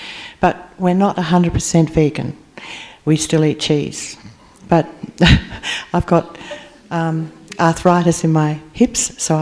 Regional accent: New South Wales, Australia; from Australia, and we live in a place called Coffs Harbour, which is halfway between Brisbane and Sydney.

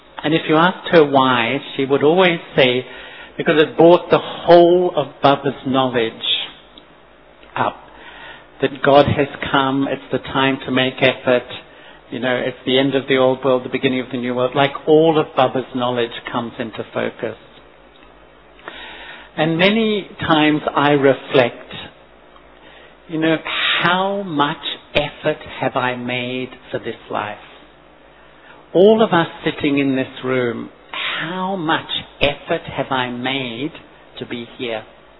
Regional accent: Australia; My family, I'm from Australia, my family was there.

